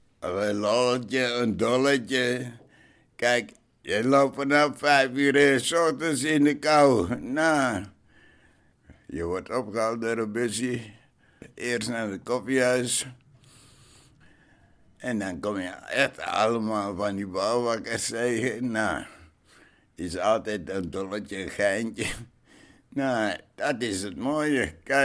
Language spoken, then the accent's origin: Dutch; Amsterdam, North Holland, Netherlands; Ik ben Amsterdammer